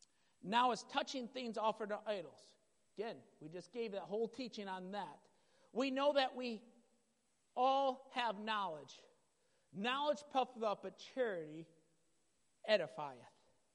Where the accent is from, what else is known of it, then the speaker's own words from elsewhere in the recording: Midwest, United States; I tell you, back in the Midwest, growing up in the Midwest, it was a big deal if ladies wore pants.